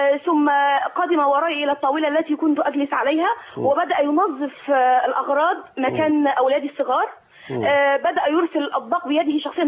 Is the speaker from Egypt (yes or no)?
yes; Egypt; now in Riyadh, Saudi Arabia; كنت انا في كندا، انا اساسا مصريه الاصل كنديه الجنسيه.